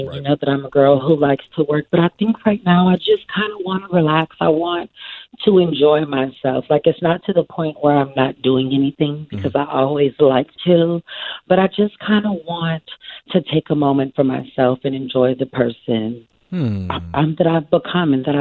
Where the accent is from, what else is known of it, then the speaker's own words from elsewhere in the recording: New Orleans, Louisiana, United States; Well, I'm from New Orleans, so you know the cooking is like it's within me.